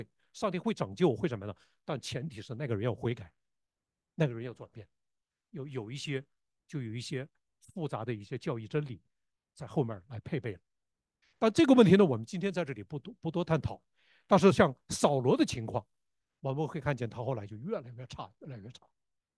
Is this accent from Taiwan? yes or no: no; Northeast China, China; 我在东北农村以前长大的时候，就亲眼看到，看到过不少这样的例子